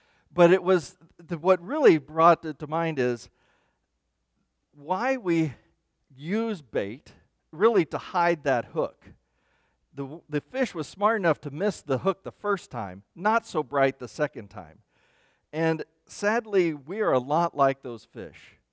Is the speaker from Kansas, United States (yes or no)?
yes; Ottawa, Kansas, United States; In fact, the place I grew up in, Kansas, I was born in Kansas City, and I'm kind of a city kid at heart.